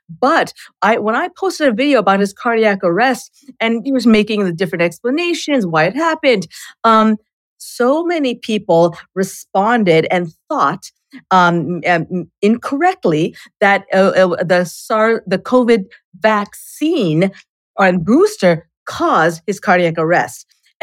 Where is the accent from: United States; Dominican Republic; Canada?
Canada; And I'm Canadian